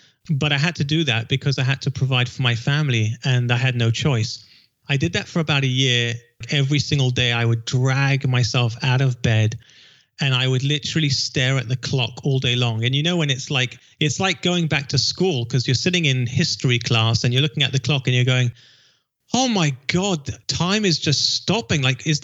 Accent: London, United Kingdom; now in California, United States; She was from California. I'm from London.

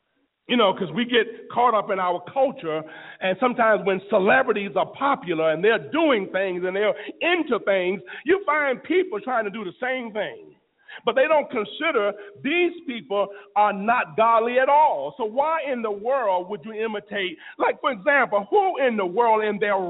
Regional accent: Florida, United States; when I was growing up in Florida

